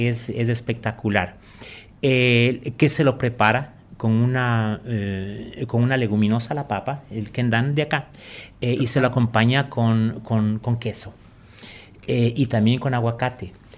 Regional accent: Sierra, Ecuador; Yo me quedo obviamente con mi tierra, que es la sierra, porque usted tiene al frente las montañas y los nevados más hermosos del mundo.

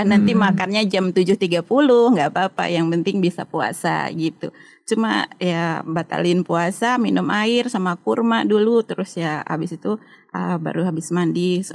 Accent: Majalengka, West Java, Indonesia; now in Hong Kong; saya asli dari Majalengka, Jawa Barat. Saya di Hong Kong sudah 11 tahun. Saya alumni Universitas Terbuka Hong Kong di sini.

